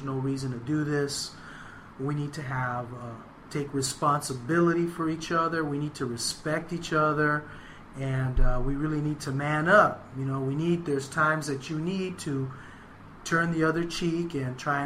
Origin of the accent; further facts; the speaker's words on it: San Francisco, California, United States; And I grew up in the Mission, born and raised in San Francisco, got a family, wife and a daughter. So I'm Cuban and Puerto Rican. I was born here in San Francisco.